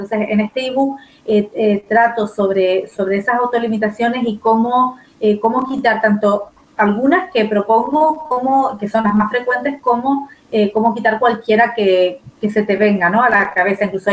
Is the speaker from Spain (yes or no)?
yes; Spain; dormí una pequeña siesta como buena española.